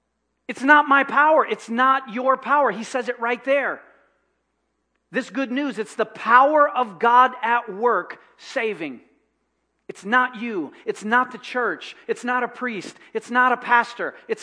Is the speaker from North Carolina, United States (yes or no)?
no; Michigan, United States; well, I've been doing this since I was 2, because I'm from Michigan.